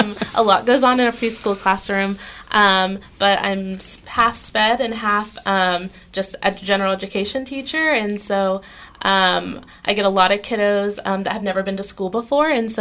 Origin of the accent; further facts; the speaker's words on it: Emporia, Kansas, United States; I grew up here in Emporia. Okay. I've lived here my entire life. I went through Emporia Public Schools